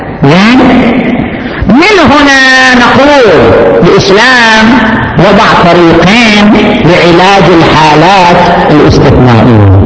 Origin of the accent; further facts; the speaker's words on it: Saudi Arabia; هذا زواج المسيار موجود في عندنا في السعودية وموجود في المجتمعات الأخرى.